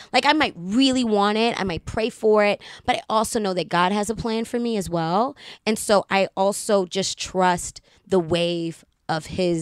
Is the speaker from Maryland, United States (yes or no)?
yes; Baltimore, Maryland, United States; Well, I mean, I was always this way. Bubbly. I'm from Baltimore City.